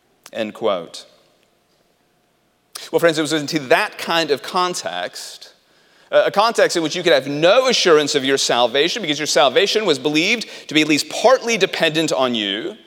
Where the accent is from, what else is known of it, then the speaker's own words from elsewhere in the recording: South Leigh, South East England, United Kingdom; Near to where I grew up in the Oxfordshire village of South Lee is the parish church of St. James the Great.